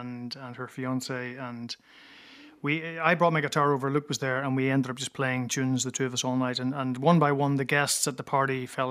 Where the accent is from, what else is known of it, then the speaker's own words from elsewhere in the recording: Derry, Northern Ireland, United Kingdom; So I grew up in Derry